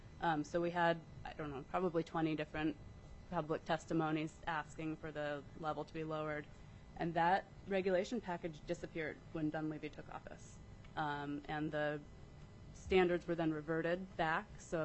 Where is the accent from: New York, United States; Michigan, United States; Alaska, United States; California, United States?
Alaska, United States; Gustavus; I'm from Gustavus